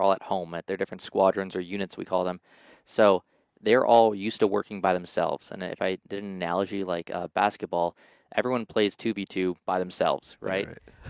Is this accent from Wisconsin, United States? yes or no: yes; Appleton, Wisconsin, United States; I joined actually from Appleton, Wisconsin. I grew up in Appleton, absolutely loved Appleton growing up